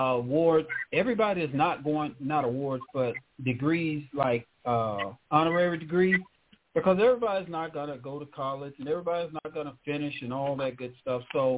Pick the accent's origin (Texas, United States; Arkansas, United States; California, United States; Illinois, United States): Arkansas, United States; And for us coming up, I grew up in Arkansas. A lot of people had a hard time with school.